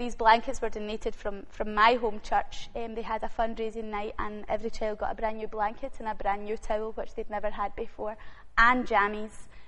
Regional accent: Glasgow, Scotland, United Kingdom; now in Uganda; Because I am a Partick girl, born and brought up in Partick, lived in the city all my life, was definitely a city girl

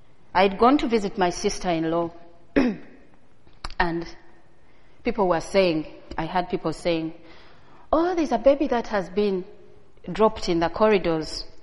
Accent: Uganda; I could have been any of those kids because I grew up in Uganda.

